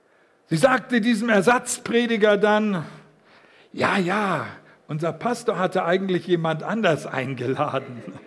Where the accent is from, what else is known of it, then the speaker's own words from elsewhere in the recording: Rendsburg, Schleswig-Holstein, Germany; Es gab in meiner Heimatstadt in Rendsburg in Schleswig-Holstein eine Zeltevangelisation.